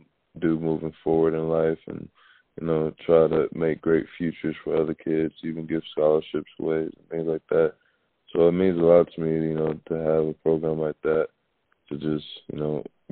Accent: Atlanta, Georgia, United States; whether it's the NBA city that I'm in or, you know, my hometown, Atlanta.

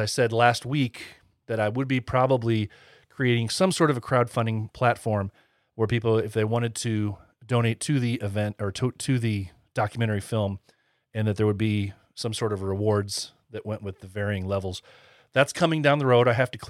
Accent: Indiana, United States; from Bearded Villains, Northern Indiana, and the host of The Heart of a Villain.

